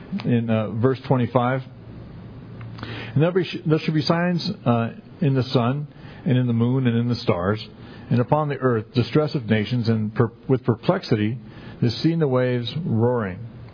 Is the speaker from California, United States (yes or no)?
yes; California, United States; growing up in California, particularly in Southern California, to me, earthquakes were commonplace.